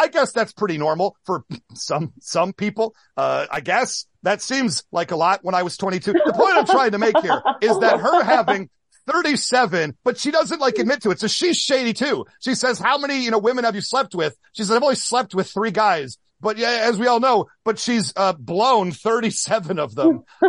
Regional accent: Midwest, United States; roughly 50% of the people that I knew growing up in the Midwest got married

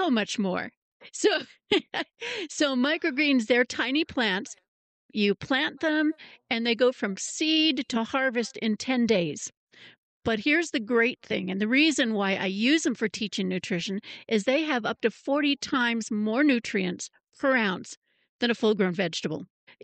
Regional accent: California, United States; also born or lived in Canada; So I grew up in California, although I'm Canadian, but we emigrated to California when I was young. Beautiful place to grow up back in the 60s and 70s. But I met my husband there, and we moved to Idaho.

